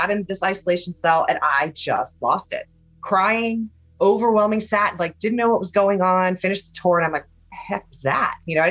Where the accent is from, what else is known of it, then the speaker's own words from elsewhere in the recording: Georgia, United States; I'm from Georgia, so I can relate. Yeah, so, and I live in Florida.